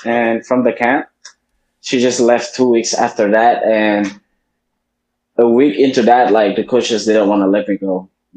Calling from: Senegal; Senegal. It's in West Africa.

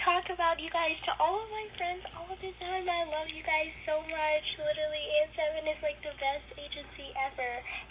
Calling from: San Francisco, California, United States; I'm calling from San Francisco in my car.

